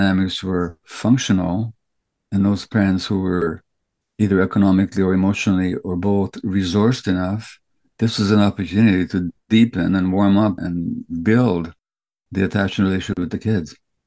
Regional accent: Budapest, Hungary; I remember growing up in Budapest, Hungary in the 1950s.

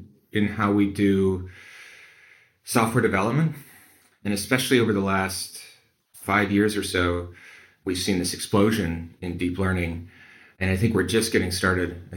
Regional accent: Midwest, United States; I'm from the Midwest, the heartland of America.

